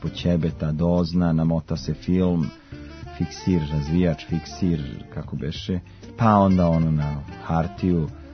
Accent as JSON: {"language": "Serbian", "town": "Kragujevac", "region": "Šumadija", "country": "Serbia", "tie": "born there", "said": "I onda prvo sam probao da se bavim fotografijom u Kragujevcu, u mom rodnom gradu."}